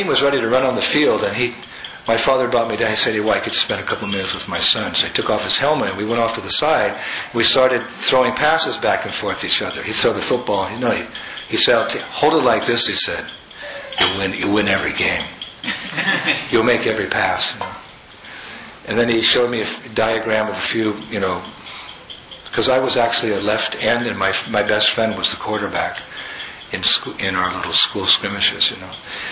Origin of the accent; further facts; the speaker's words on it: San Francisco, California, United States; When I was a kid, we had a famous... I was from San Francisco. We had San Francisco 49ers.